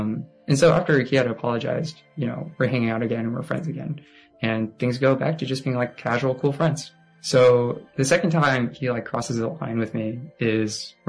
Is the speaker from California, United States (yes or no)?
yes; Torrance, California, United States; My family and I, we grew up in Torrance, California. You know, I'm one of 8 kids, so I have 7 siblings, and we just grew up hanging out together, playing tennis together, going outside, camping.